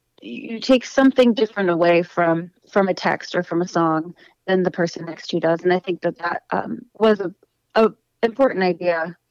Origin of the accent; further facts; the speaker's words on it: Eau Claire, Wisconsin, United States; now in Duluth, United States; I grew up in Eau Claire, Wisconsin, and, you know, grew up listening to … all the classics. And, graduated from North High School and found my way to Duluth shortly after that.